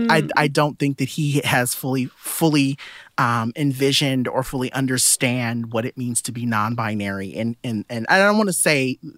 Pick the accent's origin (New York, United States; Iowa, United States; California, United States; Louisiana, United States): California, United States; San Bernardino; also born or lived in Compton; I grew up in San Bernardino. I actually grew up between Compton and San Bernardino in Southern California.